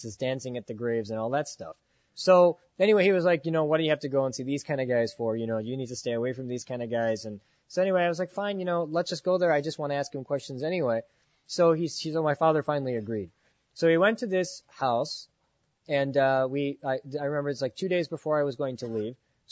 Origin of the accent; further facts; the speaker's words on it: United States; I came from America, and I'm a pre-med student